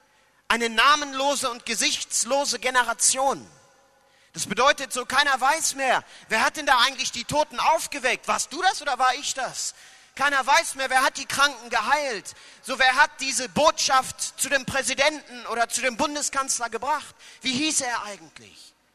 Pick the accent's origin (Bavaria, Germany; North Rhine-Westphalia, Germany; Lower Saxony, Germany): Lower Saxony, Germany; Hannover; ich komme aus Hannover, bin verheiratet, habe zwei kleine Kinder